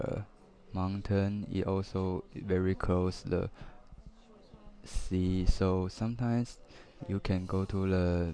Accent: Tainan, Taiwan; English is a second language; I was come from Tainan and Taiwan. Tainan is the older city in Taiwan. It is in the Taiwan south.

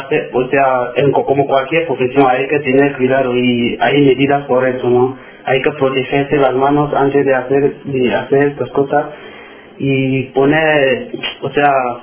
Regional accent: Cameroon; now in Spain; Vale, y soy de Camerún. Hace, bueno, ayer fue el 28 de mayo y cumplí 2 años aquí ayer.

